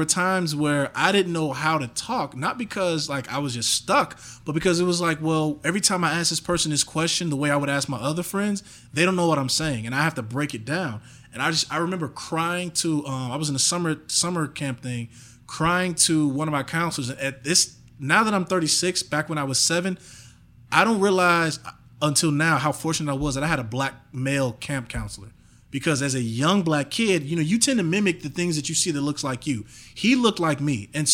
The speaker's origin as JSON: {"language": "English", "town": "Chicago", "region": "Illinois", "country": "United States", "tie": "born or raised there", "also_born_or_lived": "Evanston", "said": "I moved from Chicago. We were on like 71st in Wabash. We were on 71st in Wabash or 72nd. It's been a while. And plus, I'm not exactly snober. But we went from there to Evanston."}